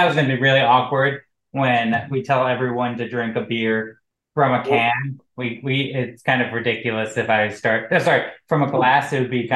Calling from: Boston, Massachusetts, United States; And I'm coming in from Boston, Massachusetts.

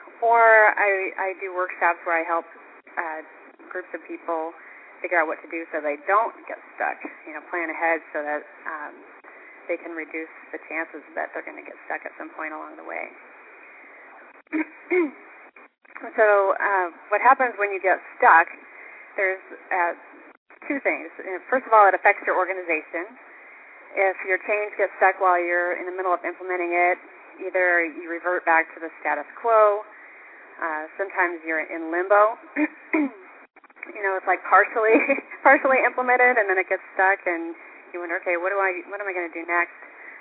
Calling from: Atlanta, Georgia, United States; I'm calling from Atlanta, Georgia.

